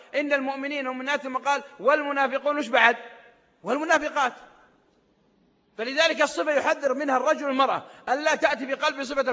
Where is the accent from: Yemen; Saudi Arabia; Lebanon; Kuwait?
Saudi Arabia; صليت بمسجد في منطقة عندنا في السعودية منطقة الحوية تعرفونها منطقة باردة أيام الشتاء درجة حرارة فيها يمكن 3-4